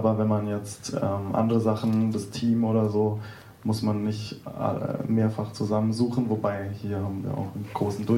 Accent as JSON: {"language": "German", "town": "Tübingen", "region": "Baden-Württemberg", "country": "Germany", "lives_now": "Berlin, Germany", "said": "ich komme auch aus Süddeutschland, also aus Tübingen, und wohne aber jetzt schon über 15 Jahre in Berlin."}